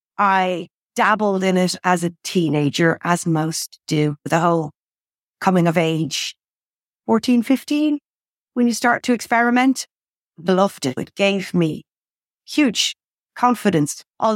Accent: Ireland; now in Spain; I'm originally Irish. I moved here 20 years ago

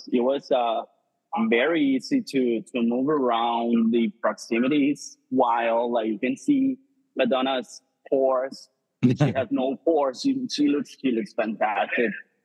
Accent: Colombia; now in New York, United States; I'm originally from Colombia. I now live in New York.

